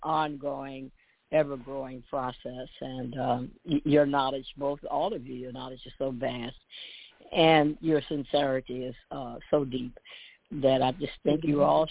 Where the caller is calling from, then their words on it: Atlanta, Georgia, United States; I am calling in from Atlanta.